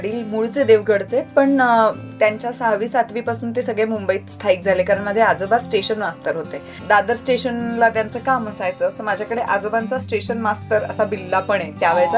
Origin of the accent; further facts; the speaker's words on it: Mumbai, Maharashtra, India; मी दादरच्या चाळीत वाढले आणि आमची चाळ अशी यू शेप मध्ये होती